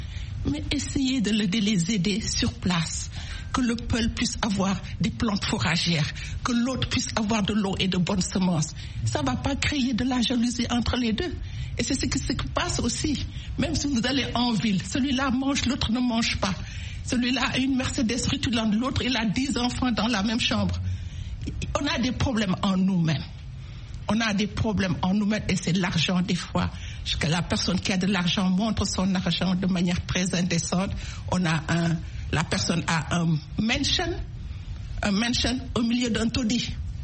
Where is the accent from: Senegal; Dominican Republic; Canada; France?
Senegal; Moi, je viens du Sénégal. Nous perdons des milliers de jeunes en mer.